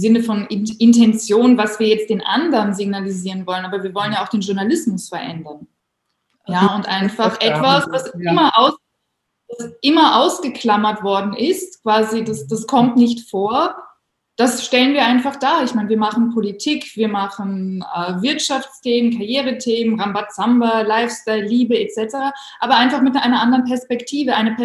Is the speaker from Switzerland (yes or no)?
no; Germany; weil ich bin aus Deutschland, ich fühle mich immer deutsch